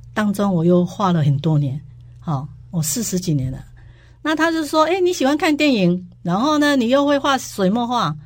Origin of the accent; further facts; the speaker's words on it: Taiwan; 说因为我们台湾人台湾这边好像都是用油画来画这个电影嘛